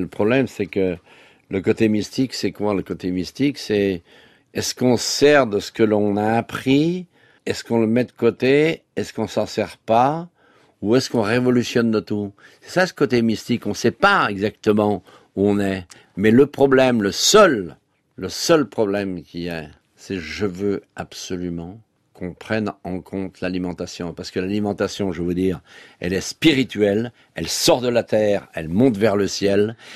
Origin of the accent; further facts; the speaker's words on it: Manigod, Auvergne-Rhône-Alpes, France; On est de Manigot.